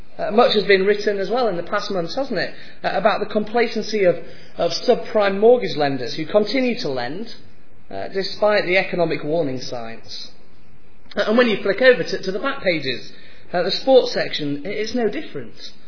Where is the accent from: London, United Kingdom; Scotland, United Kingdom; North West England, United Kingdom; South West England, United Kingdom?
Scotland, United Kingdom; as a Scotsman